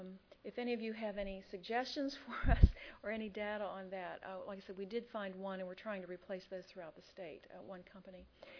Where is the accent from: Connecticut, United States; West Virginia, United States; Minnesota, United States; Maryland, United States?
West Virginia, United States; except that we're from West Virginia, so we're working on that.